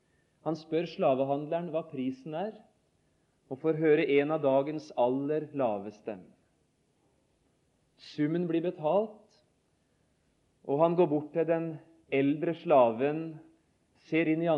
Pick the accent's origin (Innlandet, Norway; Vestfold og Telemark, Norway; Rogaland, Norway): Vestfold og Telemark, Norway; Notodden; fortelle om mammas dekketøyskap hjemme på Notodden.